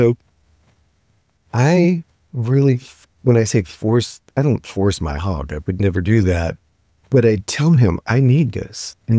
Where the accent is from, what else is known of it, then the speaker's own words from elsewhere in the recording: Midwest, United States; I grew up in the Midwest. My father is a German Lutheran mechanical engineer.